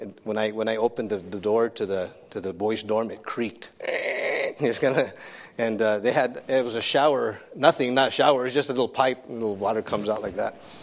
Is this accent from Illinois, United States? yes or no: no; California, United States; So, and then I grew up in California.